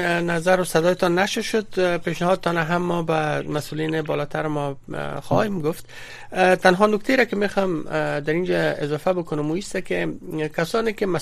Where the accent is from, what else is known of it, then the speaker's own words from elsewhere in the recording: Afghanistan; به عنوان یک افغان، به عنوان یک مسلمان، به عنوان یک کسی که در اون منطقه زندگی میکنه